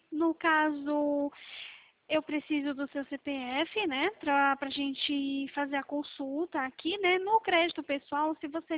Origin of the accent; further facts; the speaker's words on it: São Paulo, Brazil; eu sou de São Paulo, né?